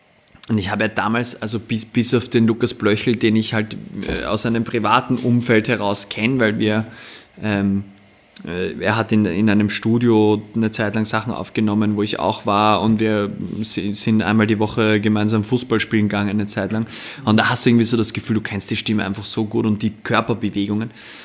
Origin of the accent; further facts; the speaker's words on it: Vienna, Austria; Und meine Mutter kommt aus Salzburg. Und so war das irgendwie so, ja. Dann geht das auch als Wiener.